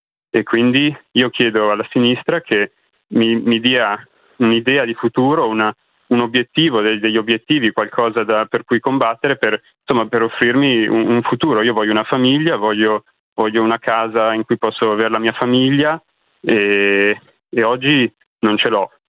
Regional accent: Milan, Lombardy, Italy; ho fatto 8 ore e mezza per tornare a Milano, perché sono milanese

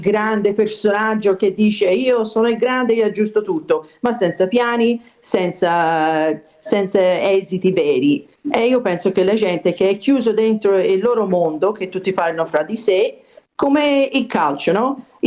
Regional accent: United States; Italian is a second language; mi presento soprattutto da americana, ma da mamma.

